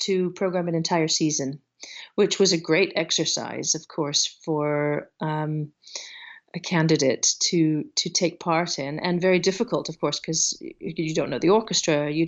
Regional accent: Santa Cruz, California, United States; I grew up in California and I grew up in Santa Cruz

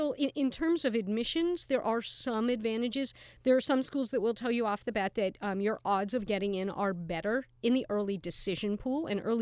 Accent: Philadelphia, Pennsylvania, United States; both in my hometown of Philadelphia

